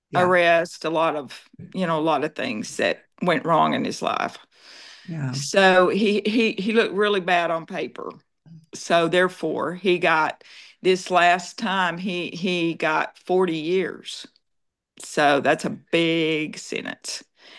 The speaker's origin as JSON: {"language": "English", "region": "Arkansas", "country": "United States", "tie": "born or raised there", "said": "I grew up in Arkansas, and my grandmother always said I was very hard-headed and stubborn."}